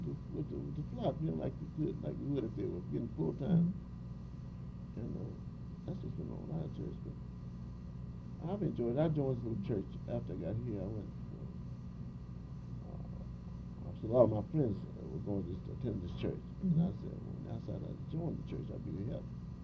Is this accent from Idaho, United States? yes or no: no; Fayetteville, North Carolina, United States; I'm from Fayetteville originally, down east.